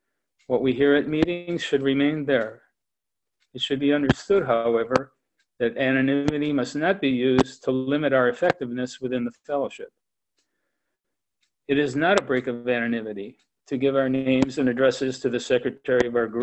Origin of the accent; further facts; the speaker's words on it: Sterling Heights, Michigan, United States; from Sterling Heights, Michigan.